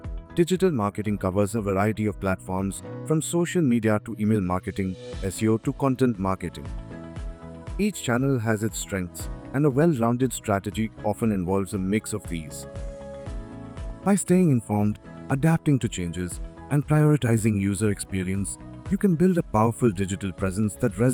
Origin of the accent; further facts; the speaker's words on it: India; from India, and I'm excited to be the voice behind your vision.